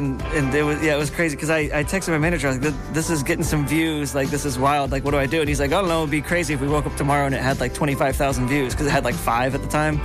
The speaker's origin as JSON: {"language": "English", "region": "Ohio", "country": "United States", "said": "Yeah. I'm from Ohio. No mountains in Ohio."}